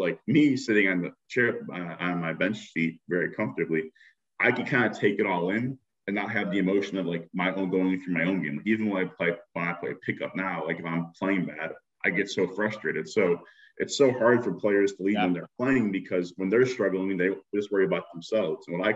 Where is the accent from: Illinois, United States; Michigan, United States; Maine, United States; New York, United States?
Illinois, United States; Chicago; Like you couldn't, as a kid growing up in Chicago, you couldn't ask for anything else.